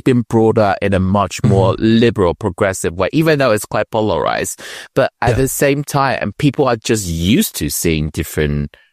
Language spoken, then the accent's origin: English; Taiwan; English is a second language; moved away as an adult; Before I move out of my home country, Taiwan, there are occasionally